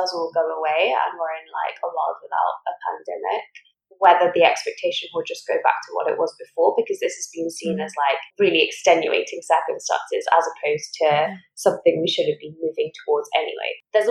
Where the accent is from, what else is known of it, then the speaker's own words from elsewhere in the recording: Harrow, London, United Kingdom; So I grew up in North West London in Harrow, elevations. And I'm a Gujarati, but my parents, and my mum's from Tanzania and my dad's from my mum's from Kenya